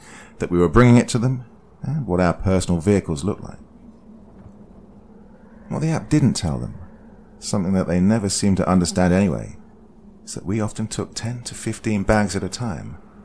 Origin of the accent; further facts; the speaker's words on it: Delaware, United States; Even though I'm from Delaware. Yes, it's a real state that exists.